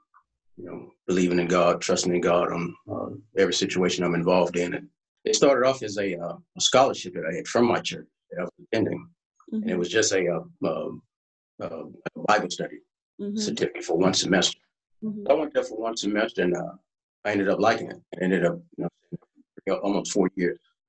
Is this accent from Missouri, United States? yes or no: no; Texas, United States; now in Clear Lake, United States; I'm originally from The Mark, Texas. Graduated, born and raised, graduated high school there. Mm-hmm. I lived my first 20-something years there, 21, 22 years there, and ended up moving to the Clear Lake area.